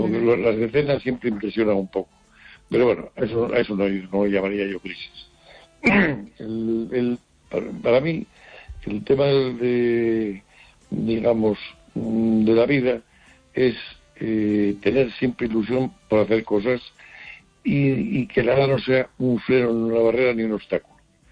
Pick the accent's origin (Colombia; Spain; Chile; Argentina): Spain; Oviedo, Asturias; moved away as an adult; yo nací en Oviedo y viví allá hasta los 20 años.